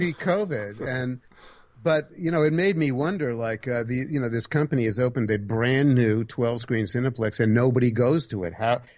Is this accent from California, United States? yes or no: no; Manhattan, New York, United States; now in Saratoga, United States; because I did it as a child growing up in Manhattan. I didn't have any woods to ramble around in, and I couldn't go bass fishing.